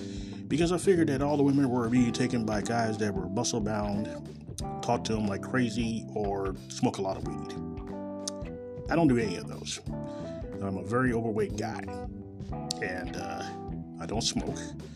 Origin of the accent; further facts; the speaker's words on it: Kansas City, Missouri, United States; Coming live and right from Kansas City, Missouri, my hometown.